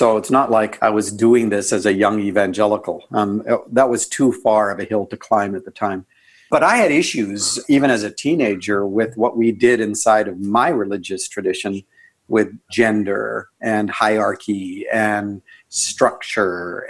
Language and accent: English; Canada; I'm Canadian.